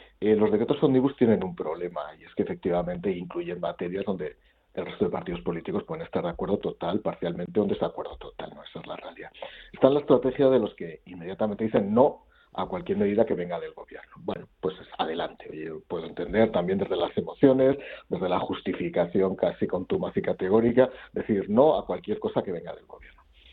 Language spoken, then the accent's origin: Spanish; Jaca, Aragon, Spain; Debe ser ya un problema generacional, debe ser que soy de Jaca